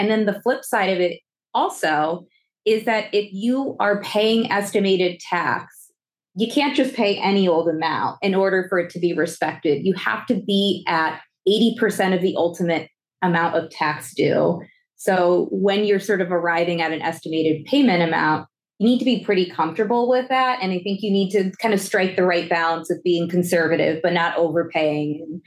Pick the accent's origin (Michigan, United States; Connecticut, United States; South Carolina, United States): Connecticut, United States; Massachusetts does not assess a state level gift tax like my home state, Connecticut.